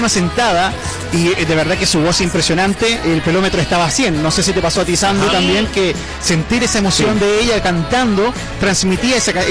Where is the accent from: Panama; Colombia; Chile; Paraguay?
Chile; Yo creo que como chilenos deberíamos valorar mucho el que es el Festival de Viña